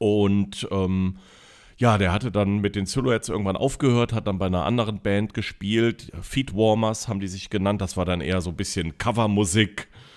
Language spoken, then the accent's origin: German; Neuwied, Rhineland-Palatinate, Germany; also born or lived in Koblenz; Bei Koblenz, die Stadt heißt Neuwied, ist nur so 12, 13 Kilometer entfernt. Bin also als Schengel geboren und als Neuwitter Scherjer aufgewachsen. Wohne aber jetzt zwischen Neuwied und zwischen Koblenz in Bendorf.